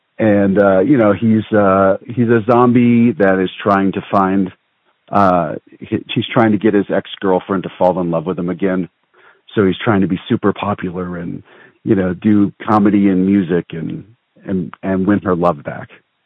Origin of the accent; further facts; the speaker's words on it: Louisiana, United States; out in Texas and Louisiana, which is where, as I said, I was from Louisiana. So we basically did the South. And then whenever I moved up here